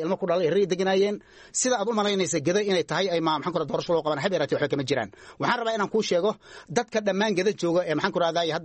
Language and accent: Somali; Jubaland, Somalia; gobolka gedo oo gobolkayga ah oo aan maxaan ku raadaya ku soo barbaaray